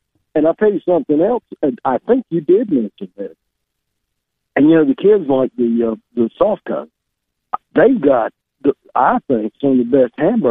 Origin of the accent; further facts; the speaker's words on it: High Point, North Carolina, United States; because I grew up in High Point, North Carolina, and there's a place that just closed